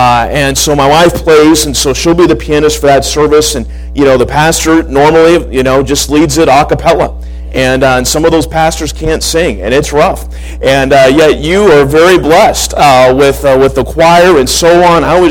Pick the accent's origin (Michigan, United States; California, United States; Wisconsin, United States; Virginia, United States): California, United States; Sacramento; I grew up in Sacramento, California, kind of a foreign land from here.